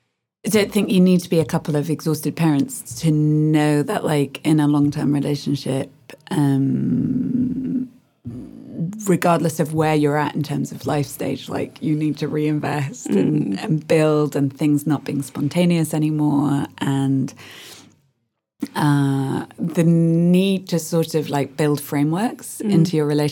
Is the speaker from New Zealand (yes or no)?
no; Hong Kong; But it also came out of my experience growing up in Hong Kong.